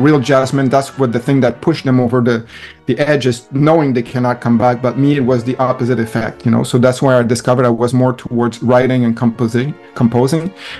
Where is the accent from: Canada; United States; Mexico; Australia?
Canada; Montreal, Quebec; So I'm based in Montreal, which is the place I call home and where I was born, and it's where I'm currently working as well.